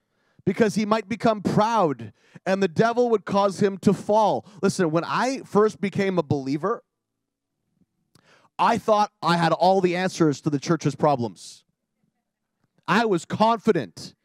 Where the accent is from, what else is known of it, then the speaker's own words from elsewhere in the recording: Canada; I'm a Canadian, like liberal, not politically, but liberal, like free, you know.